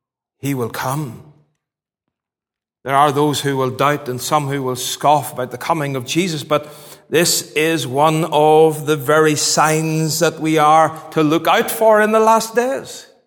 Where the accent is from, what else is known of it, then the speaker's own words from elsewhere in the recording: Northern Ireland, United Kingdom; I was brought up in County Fermanagh. And I learned this in County Fermanagh.